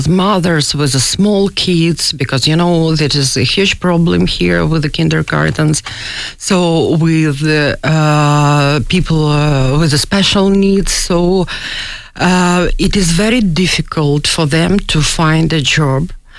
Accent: Sumy Oblast, Ukraine; in Sumy region, it's on the north, not far from my hometown

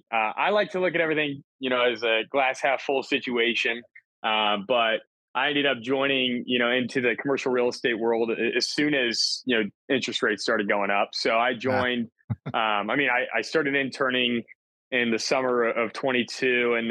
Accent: Kansas City, Missouri, United States; I was born and raised in Kansas City myself. I grew up in the north part of town, Missouri side, kind of by the airport.

